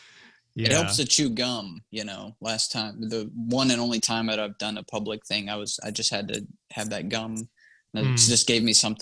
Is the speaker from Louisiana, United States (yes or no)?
no; Texas, United States; I grew up in Texas, Southeast Texas.